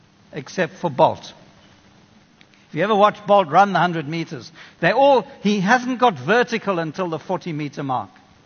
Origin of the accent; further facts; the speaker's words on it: Kenya; now in South Africa; I grew up in Kenya. I love the Kenyans.